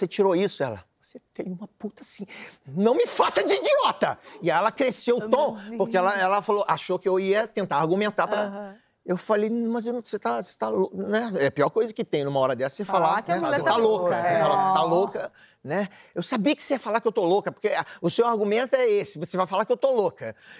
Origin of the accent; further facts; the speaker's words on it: Guarulhos, São Paulo, Brazil; Sou de Guarulhos.